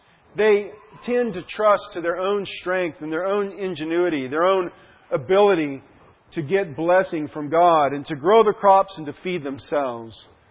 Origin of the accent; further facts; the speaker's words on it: Idaho, United States; Well, I come from Idaho, and Idaho is an interesting place.